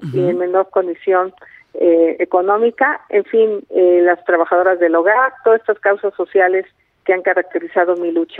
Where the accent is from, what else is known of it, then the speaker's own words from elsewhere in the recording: Hidalgo, Mexico; más allá de dónde nací y dónde crecí, que nací en el Valle del Mezquital, en el estado de Hidalgo